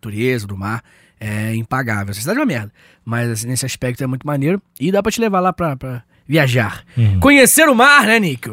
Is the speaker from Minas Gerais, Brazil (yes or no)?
no; Angra dos Reis, Rio de Janeiro, Brazil; na minha cidade natal, que é Angra dos Reis, são mais de 2.000 praias.